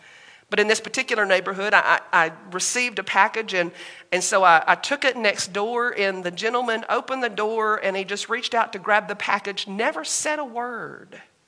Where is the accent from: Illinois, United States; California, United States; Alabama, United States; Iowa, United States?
Alabama, United States; Pinson; That's the neighborhood that I grew up in just outside of Birmingham, Alabama, in a little town now incorporated.